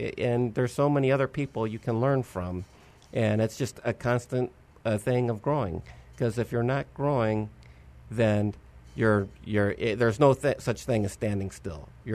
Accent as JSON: {"language": "English", "region": "Texas", "country": "United States", "tie": "born there", "also_born_or_lived": "Arkansas / Michigan", "said": "And then I was born in Texas, but we moved from Arkansas to Michigan, and then I wanted to get back to a warm state"}